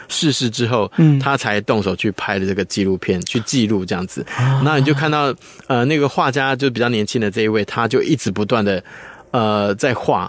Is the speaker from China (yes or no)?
no; Taiwan; 如果说用我们台湾人的眼光去看啊，我觉得会蛮有意思